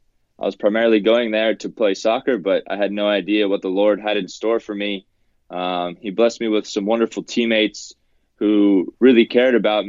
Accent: Charlotte, North Carolina, United States; also born or lived in Kentucky / Omaha, Nebraska; I'm originally from Kentucky, but we spent a few years in Omaha, Nebraska. And I went to Catholic school there until second grade. And then we moved to Charlotte, North Carolina, where I've spent the rest of my life growing up.

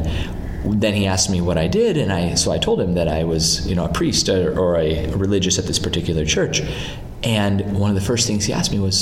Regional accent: United States; moved away; I'm from America originally.

